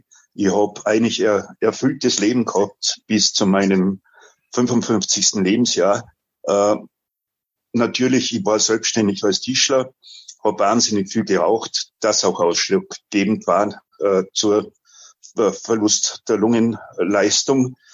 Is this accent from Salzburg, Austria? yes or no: yes; Salzburg, Austria; ich muss sagen, ich bin eine Salzburger